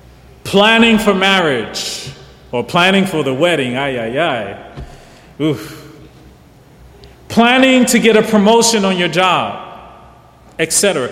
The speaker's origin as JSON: {"language": "English", "region": "East Coast", "country": "United States", "said": "But I'm from the East Coast."}